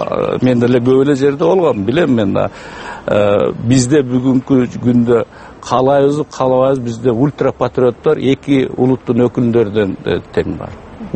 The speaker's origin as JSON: {"language": "Kyrgyz", "town": "Osh", "region": "Osh Region", "country": "Kyrgyzstan", "tie": "born or raised there", "said": "Ош шаарында мен ушул жерде чоңойгонмун, баардыгы тааныш."}